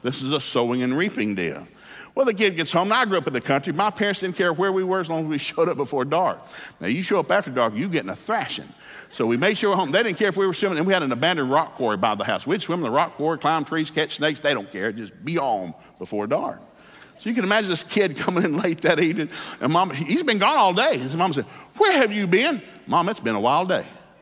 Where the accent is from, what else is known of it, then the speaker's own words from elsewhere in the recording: Hixson, Tennessee, United States; Now, I grew up in Hickson, Tennessee, mostly Southern Baptists, Pentecostals, and some backsliders.